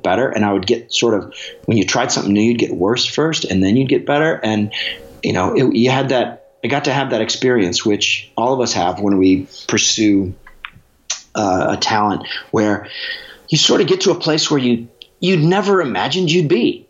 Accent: Alaska, United States; I played racquetball at everything has the asterisks growing up in Alaska.

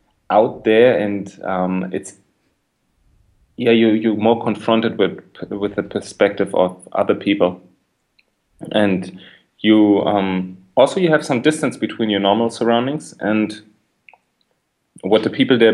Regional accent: Berlin, Germany; You know, I grew up in East Berlin, and my mom is actually from the East, and I was born before the wall was down.

